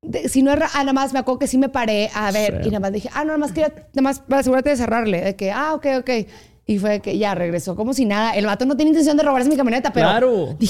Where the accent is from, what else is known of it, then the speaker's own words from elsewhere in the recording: Mexico; Porque como mexicanos y que estamos muy, nuestra cultura como latinos, somos muy de comunidad.